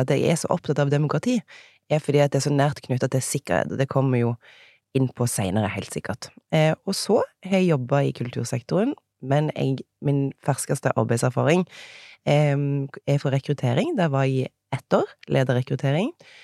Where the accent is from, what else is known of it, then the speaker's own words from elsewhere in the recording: Egersund, Rogaland, Norway; accent: Egersund dialect; moved away as an adult; also born or lived in Bergen; now in Oslo, Norway; Så dialekten min fra Egersund. Der kommer jeg ifra. Og så reiste jeg til Bergen for å studere sammenlignende politikk, så jeg kommer fra Egersund, ble voksen I Bergen, og det der jeg bodd lengst I mitt liv. Og nå bor jeg her I Oslo.